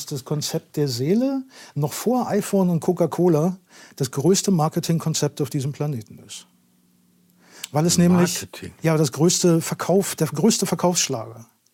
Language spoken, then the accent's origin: German; Berlin, Germany; now in Borne, Germany; Borne. Ist bei Bad Belzig, so südlich von Berlin. Ursprünglich bin ich Berliner, vielleicht hört man das an der Sprache dann so ein bisschen.